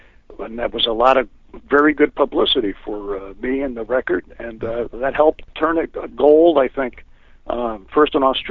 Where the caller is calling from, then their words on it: Danbury, Connecticut, United States; also born or lived in Cape Cod; I'm calling from my home state of Connecticut.